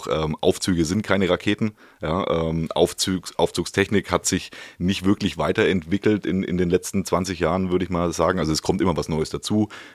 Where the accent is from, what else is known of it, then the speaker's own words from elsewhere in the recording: Nuremberg, Bavaria, Germany; in meiner Heimatstadt in Nürnberg.